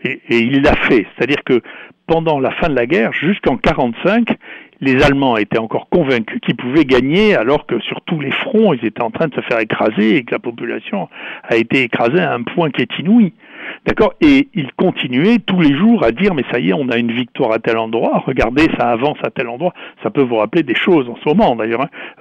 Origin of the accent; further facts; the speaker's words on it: France; Chez nous, en France, ils ne prenaient même pas des spécialistes.